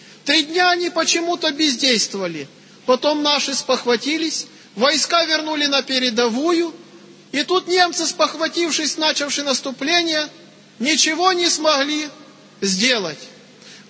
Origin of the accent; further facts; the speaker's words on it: Voronezh Oblast, Russia; Я родом из Воронежской области, и село наше стоит на реке Дон.